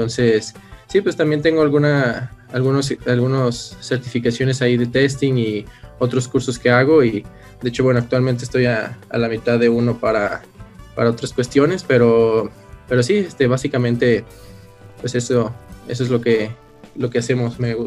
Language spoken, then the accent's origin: Spanish; Aguascalientes, Mexico; yo soy de la ciudad de Aguascalientes, México